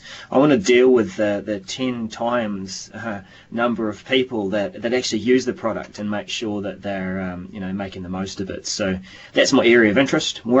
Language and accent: English; New Zealand; I'm from New Zealand.